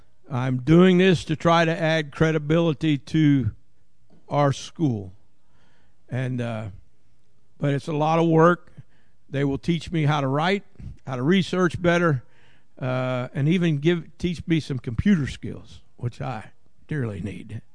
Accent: Ohio, United States; I'm a redneck from Southern Ohio, so I'm not exactly sure how I'm going to fit in down there.

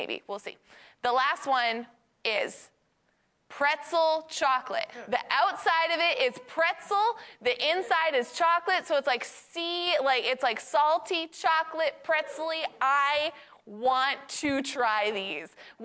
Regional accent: Maine, United States; I'm from Maine and blueberries are just a thing up there.

